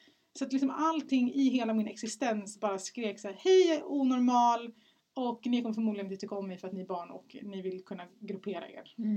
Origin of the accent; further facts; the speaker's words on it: Stockholm, Stockholm County, Sweden; now in Flemingsberg, Sweden; Jag föddes 1992 på Södersjukhuset på Södermalm. Och jag har, ja men born and raised på Söder. Jag flyttade därifrån när jag var 19 för att plugga. Och så flyttade jag till Flemingsberg och där har jag bott. Since forever, jag älskar Flämpan.